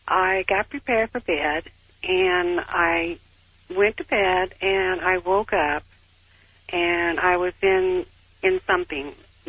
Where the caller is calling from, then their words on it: Illinois, United States; Illinois.